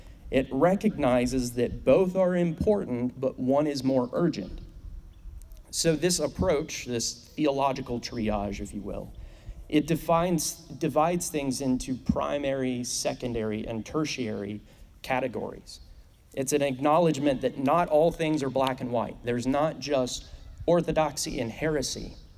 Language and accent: English; Appalachia, United States; So I'm from Appalachia, not Appalachia. That's one of those minor things that I'm passionate about. It's Appalachia. No, just kidding. So we in Appalachia have decent sized mountains.